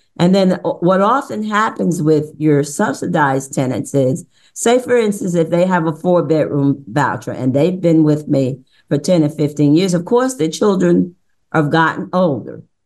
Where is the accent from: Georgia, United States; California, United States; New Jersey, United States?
New Jersey, United States; Paterson; In New Jersey and Patterson, in my hometown, there's a large amount of crime.